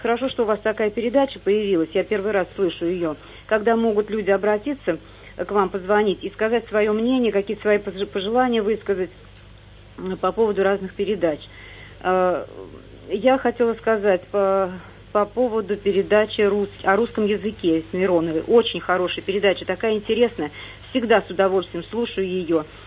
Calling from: Moscow, Russia; я из Москвы.

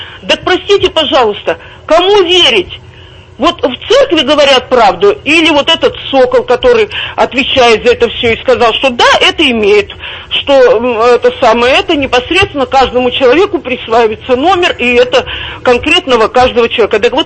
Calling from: Saint Petersburg, Russia; Добрый вечер, я из Санкт-Петербурга.

